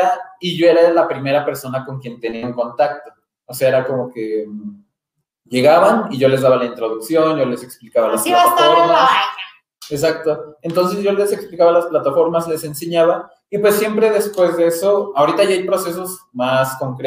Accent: Puebla, Mexico; Yo como soy de Puebla, realmente en las mañanas no siento tanto frío.

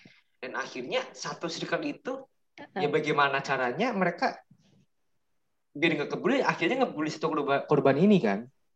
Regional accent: Jakarta, Indonesia; Dari Jakarta aja lah.

